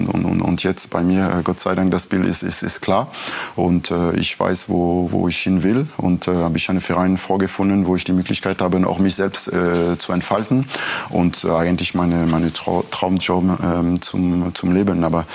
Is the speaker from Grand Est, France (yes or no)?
yes; Strasbourg, Grand Est, France; Racing Straßburg, das ist meine Heimatverein, das ist meine Stadt, wo ich aufgewachsen bin